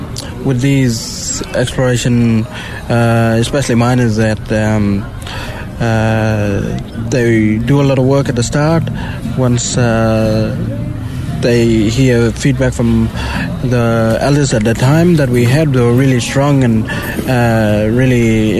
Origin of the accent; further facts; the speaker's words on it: Western Australia, Australia; my mob, I come from Western Australia in the East Pilbara region, and mob is Mardo.